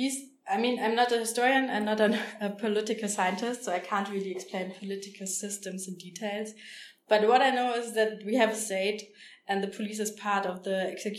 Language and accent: English; Germany; also born or lived in Austria; I grew up in Germany, but also in Austria